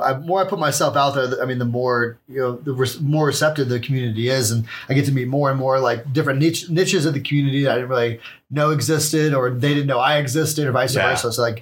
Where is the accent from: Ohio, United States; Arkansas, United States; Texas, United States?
Texas, United States; now in Colorado, United States; So whenever I landed in Colorado, I moved here to grow cannabis for a living.